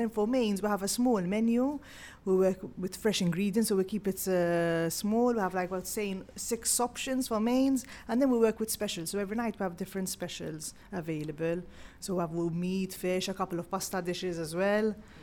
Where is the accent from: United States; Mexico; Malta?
Malta; I'm from Malta, so it's a Maltese kitchen.